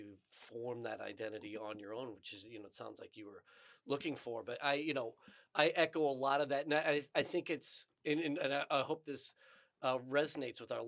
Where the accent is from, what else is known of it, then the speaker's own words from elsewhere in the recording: United States; born there; it's a shame when we were growing up that this idea that I was born in America wasn't enough of an identity factor for me to feel American.